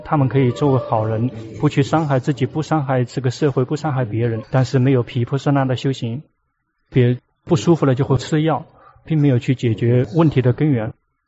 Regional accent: Thailand; 我们泰国人，我们并不是真正的佛教徒，我们信奉佛教仅仅只是信奉的是鬼

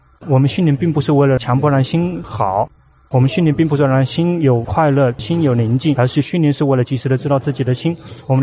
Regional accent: Thailand; 我们泰国人，我们并不是真正的佛教徒，我们信奉佛教仅仅只是信奉的是鬼

